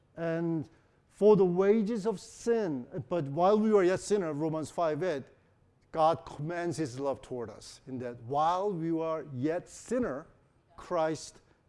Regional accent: South Korea; and I came from Korea, so the Buddhist people, you know, what they do is they spend their time in the mountain

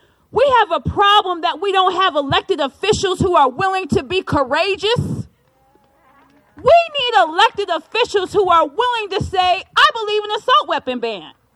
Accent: Colorado, United States; We're from Colorado. We know the weather goes up and down.

